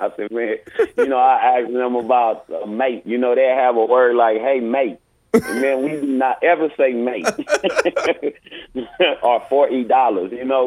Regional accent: Los Angeles, California, United States; I'm a dude from South Central Los Angeles, born and raised in Watts.

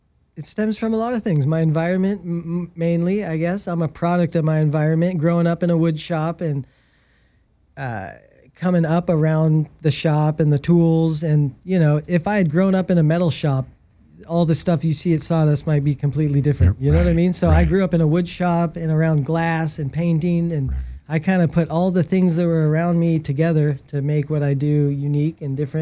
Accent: Costa Mesa, California, United States; now in Laguna Beach, United States; to grow up in Costa Mesa. I call Laguna my home for the last 20 years. But growing up in Costa Mesa in, you know, the late to mid 90s was amazing.

